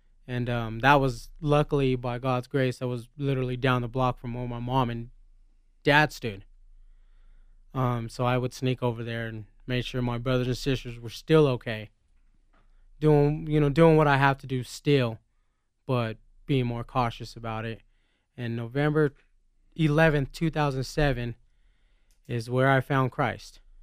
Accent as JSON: {"language": "English", "town": "Denver", "region": "Colorado", "country": "United States", "tie": "born there", "said": "Well, I was born in Denver, in the Five Points area of the east side."}